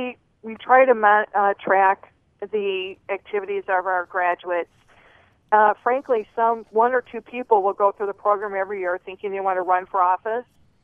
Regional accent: Grand Rapids, Michigan, United States; I'm from Grand Rapids.

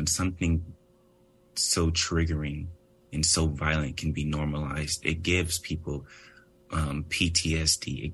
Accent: Oakland, California, United States; Sure. Grew up, born and raised in Oakland.

